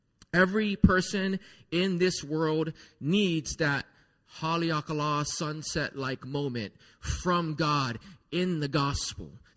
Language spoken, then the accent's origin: English; Hawaii, United States; even being born and raised in Hawaii, I've seen things in the islands that are just a level above what I typically have seen.